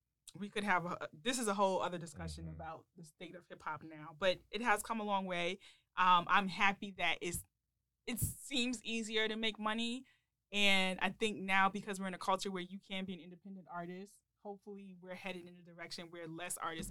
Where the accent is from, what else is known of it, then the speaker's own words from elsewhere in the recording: New York City, New York, United States; And so I grew up in Harlem, so I remember witnessing they would break out like the cardboard and be pop locking and all that stuff.